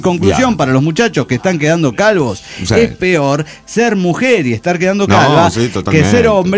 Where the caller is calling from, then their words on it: Toluca, State of Mexico, Mexico; de Toluca, México.